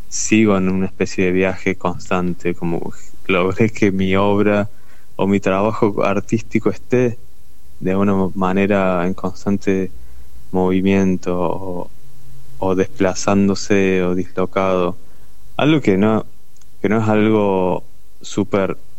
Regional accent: Los Cóndores, Córdoba, Argentina; un regreso a mi pueblo natal, que es en Los Cóndores, en Córdoba.

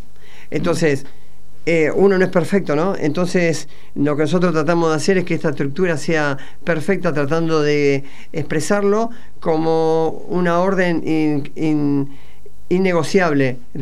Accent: Argentina; Entonces pido disculpas por haber defendido mi integridad como argentino

